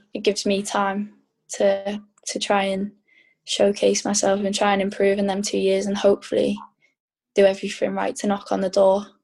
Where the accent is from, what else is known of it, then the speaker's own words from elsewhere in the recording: England, United Kingdom; Being so close to playing at Wembley, and obviously being English, like Wembley's such a big thing for us, and to play at Wembley would mean so much.